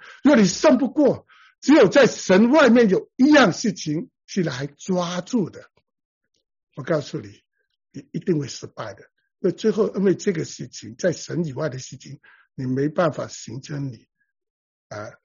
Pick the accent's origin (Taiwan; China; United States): United States; The Bronx, New York; 我就在红番区长大